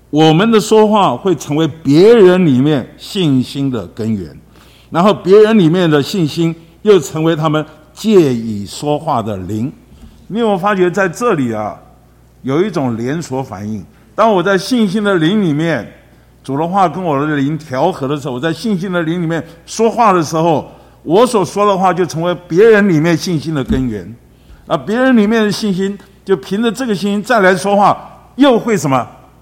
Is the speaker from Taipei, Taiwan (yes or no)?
yes; Taipei, Taiwan; 弟兄们知道我是从台北来的，也很器重我